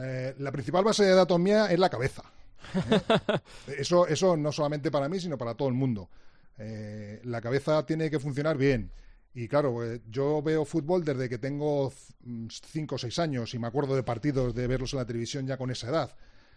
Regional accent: Madrid, Community of Madrid, Spain; soy de Madrid, pero estuve trabajando en Málaga 3 años, los 3 años primeros de mi profesión

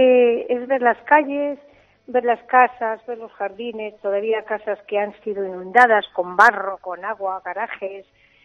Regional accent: Castrojeriz, Castile and León, Spain; Yo recuerdo de niña aquí en Castrojeriz tormentas muy fuertes

